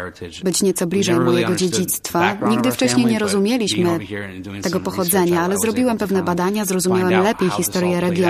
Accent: Pennsylvania, United States; Polish is a second language; now in Poznań, Poland; A jeśli chodzi o samo życie w Poznaniu, jestem z Pensylwanii. Tam polska kultura naprawdę mocno jest zakorzeniona. Mamy festiwale pierogów.

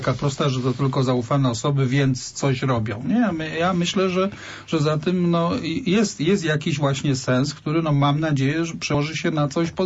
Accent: Poznań, Greater Poland Voivodeship, Poland; Jako Poznaniak

